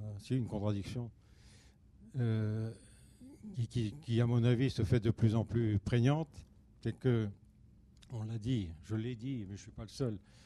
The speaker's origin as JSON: {"language": "French", "region": "Nouvelle-Aquitaine", "country": "France", "said": "je viens d'une région bocagère, je viens de la Gâtine, terre d'élevage."}